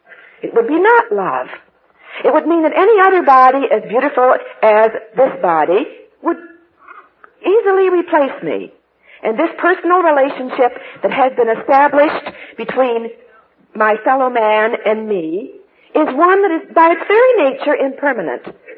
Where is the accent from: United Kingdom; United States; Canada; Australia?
Canada; New Hamburg, Ontario; born there; So when I was born there in New Hamburg, I was a little bit of truth, goodness, and beauty.